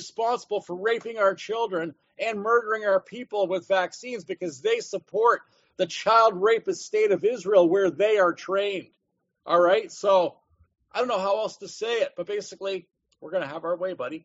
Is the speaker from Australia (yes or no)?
no; Canada; I'll get the back seat because I'm Canadian and I know what happened to our people.